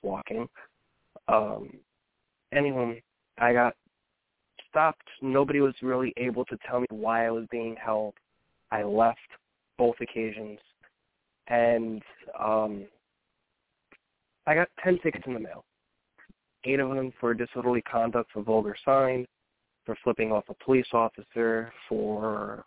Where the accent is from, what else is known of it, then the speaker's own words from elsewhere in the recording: Jersey City, New Jersey, United States; I'm originally from Hudson County, New Jersey, Jersey City. I moved to Hunterdon County, New Jersey, about 5 years ago